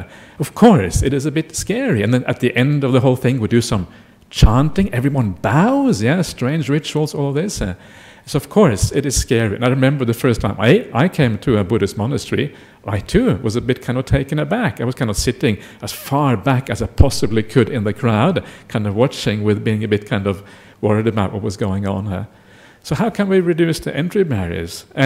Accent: Norway; when I grew up in Norway, religion was like a big no-no.

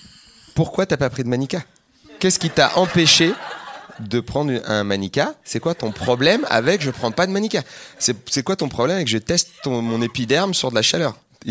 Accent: Île-de-France, France; Moi j'ai grandi en Seine-Saint-Denis, donc Je suis imprégné par la petite culture des mots, mais je suis pas une caille du tout.

